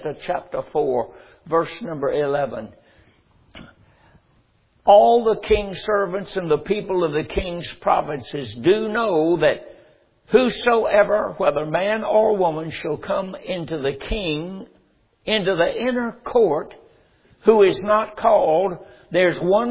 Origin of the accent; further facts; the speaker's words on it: North Carolina, United States; born there; I was born in North Carolina.